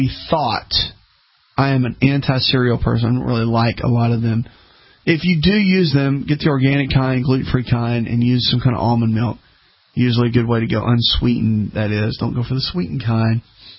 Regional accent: the South, United States; When I started traveling years ago, growing up in the South

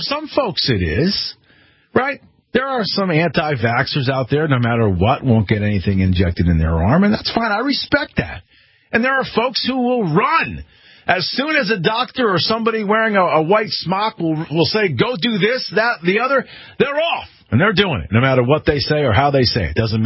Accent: Connecticut, United States; the suits in Washington or here in my home state of Hartford, what they tell me.

